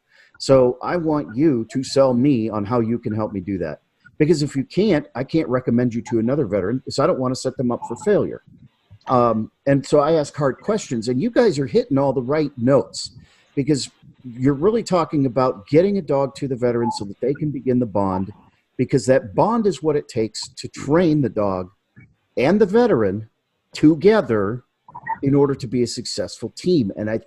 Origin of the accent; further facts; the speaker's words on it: Alaska, United States; I grew up in Alaska. I grew up around Malamutes.